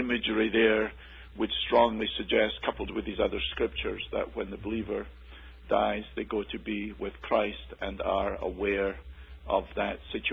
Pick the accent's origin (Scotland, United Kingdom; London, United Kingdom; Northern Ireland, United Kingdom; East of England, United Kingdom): Scotland, United Kingdom; now in United States; I come from Scotland, with the beautiful mountains and the glens and the sea.